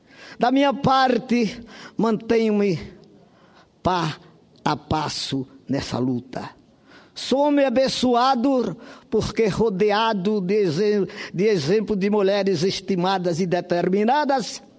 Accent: Sergipe, Brazil; homenagear a mulher brasileira, especialmente a mulher da minha terra, Sergipe Natal

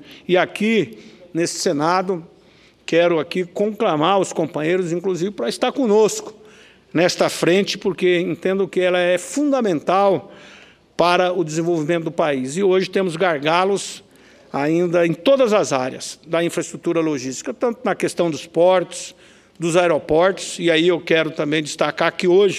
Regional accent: Rondonópolis, Mato Grosso, Brazil; lá da minha cidade, Rondonópolis

